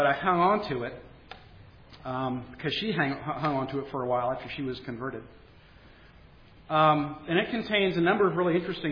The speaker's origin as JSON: {"language": "English", "town": "Charleston", "region": "South Carolina", "country": "United States", "tie": "born or raised there", "said": "I grew up Catholic in Charleston, South Carolina. In fact, I was an altar boy."}